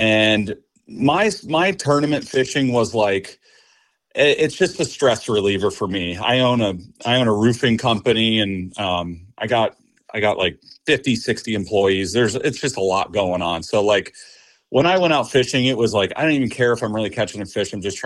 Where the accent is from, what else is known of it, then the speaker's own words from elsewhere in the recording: Warren, Pennsylvania, United States; So I'm from Warren, Pennsylvania, small town out in the Allegheny National Forest, gorgeous area.